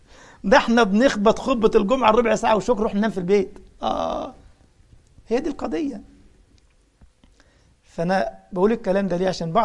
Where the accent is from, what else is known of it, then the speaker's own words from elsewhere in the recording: Egypt; كان عندي خطبه جمعه في محافظه اسمها الغربيه، طنطا عندنا في مصر، في قريه اسمها كتامه، مسجد اسمه التوحيد.